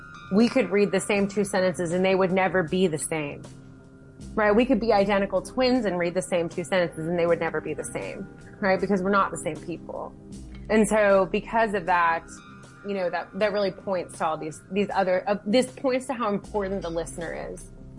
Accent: Appalachia, United States; I grew up in the South. I grew up in Appalachia. I'm a dialect user through and through, right?

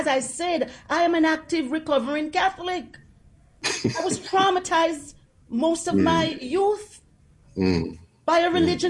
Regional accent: Jamaica; As a child growing up in Jamaica, I was mentored by Miss Louise Bennett Coverley, Jamaica's first lady of I say, language.

